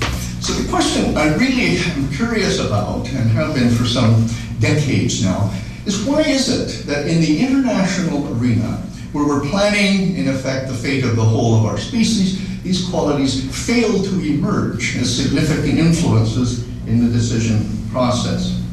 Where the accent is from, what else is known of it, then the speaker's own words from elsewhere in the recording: Canada; when I introduce myself in international circles as a Canadian, people back off.